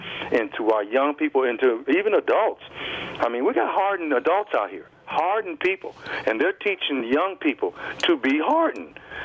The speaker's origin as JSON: {"language": "English", "town": "Gary", "region": "Indiana", "country": "United States", "tie": "born or raised there", "said": "the on the job training I even went through growing up in Gary."}